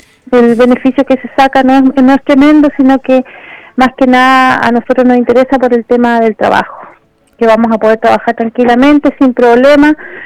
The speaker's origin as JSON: {"language": "Spanish", "town": "Guaitecas", "region": "Aysén", "country": "Chile", "said": "la gente de Guaiteca, aquí los mayores perjudicados somos la gente de Guaiteca"}